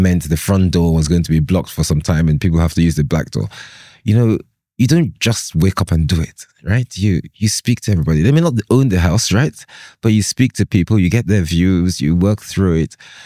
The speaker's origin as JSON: {"language": "English", "region": "Lagos", "country": "Nigeria", "said": "I'm Nigerian as well. Yeah, so I'm Lagosian, I'm Nigerian, I'm African."}